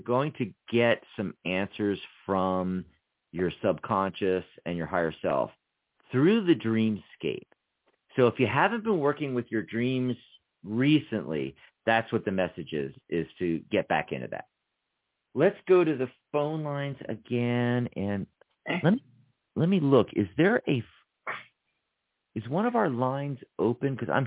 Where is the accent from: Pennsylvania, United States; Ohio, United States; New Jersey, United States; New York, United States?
Pennsylvania, United States; Philadelphia; I'm from Philly, but I shed it, the accent.